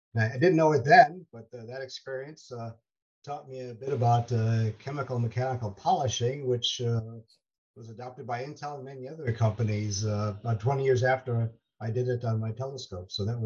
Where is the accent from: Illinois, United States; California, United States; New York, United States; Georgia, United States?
Illinois, United States; Well, growing up in Illinois, I was lucky that when I went to the local college, it was the University of Illinois in Urbana-Champaign